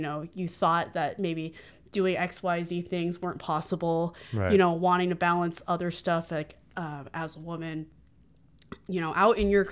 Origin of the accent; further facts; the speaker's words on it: California, United States; So originally I grew up in the Bay Area, California, and I had grown up in the same town my whole life